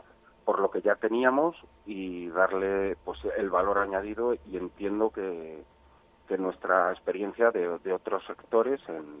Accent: Madrigal, Castile and León, Spain; also born or lived in Salamanca; yo soy de Madrigal. Entonces, Madrigal es un pueblo de la provincia de Ávila, muy bien ubicado, está como en una especie de triángulo entre Salamanca, Valladolid, Ávila, valga la redundancia, y desde los 11 años estuve interno en Salamanca, en un colegio.

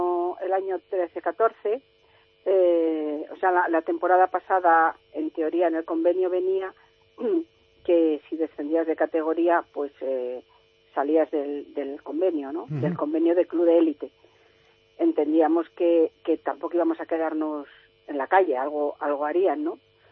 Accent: Valladolid, Castile and León, Spain; Yo, como vallisoletana

